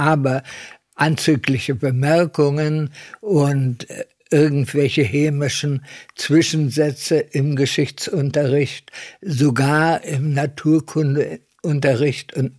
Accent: Wrocław, Lower Silesian Voivodeship, Poland; born there; Ich bin geboren im Juni 1909 im damaligen Breslau.

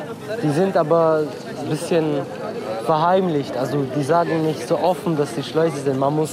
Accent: Iraq; German is a second language; moved away; Aus Irak.

